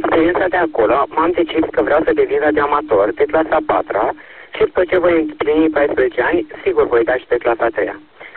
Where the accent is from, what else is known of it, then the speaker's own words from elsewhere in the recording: Ciocănești, Dâmbovița, Romania; am 11 ani și sunt din Comuna Ciocănești, județul Dâmbovița.